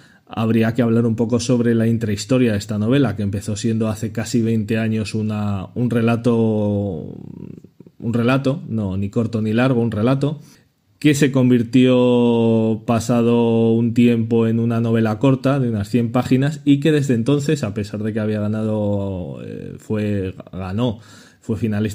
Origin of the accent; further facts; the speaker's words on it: Zaragoza, Aragon, Spain; en Tudela, Zaragoza, donde vivo, de donde soy